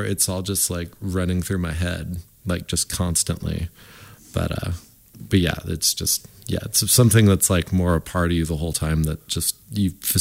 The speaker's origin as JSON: {"language": "English", "region": "Washington", "country": "United States", "said": "I named the band obviously off of the … because we're from Central Washington and even in Spokane area."}